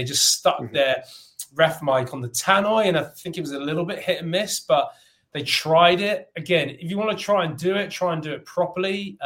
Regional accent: Ireland; As an Irishman.

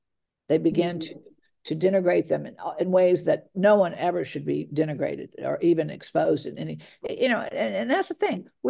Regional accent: Virginia, United States; I grew up in Virginia, and we grew up in this kind of the same areas, but it was Jamestown.

